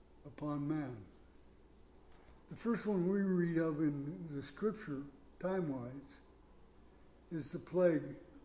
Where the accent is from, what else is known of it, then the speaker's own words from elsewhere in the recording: Iowa, United States; I was born and raised in Iowa. Most of you know that. Some of us are even proud of it, but not me.